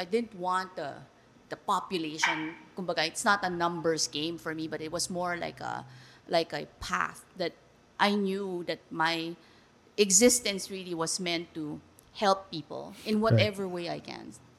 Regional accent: Central Luzon, Philippines; I'm from Pampanga. I hail from Pampanga. I love my Kapampangan heritage.

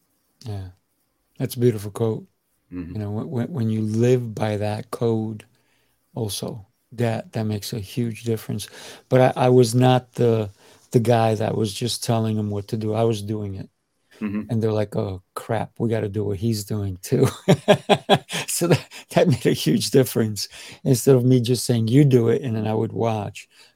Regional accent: New York, United States; I grew up in New York and I also enjoyed playing outside.

